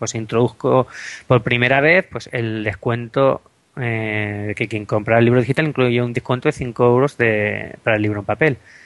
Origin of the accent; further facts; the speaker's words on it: Barcelona, Catalonia, Spain; now in Seville, Spain; yo vivo en Sevilla, aunque soy de Barcelona originariamente